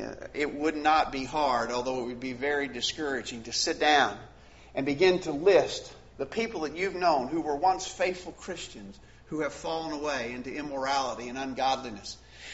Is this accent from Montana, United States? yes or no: no; Columbia, Tennessee, United States; I may not be able to do anything in my hometown of Columbia, Tennessee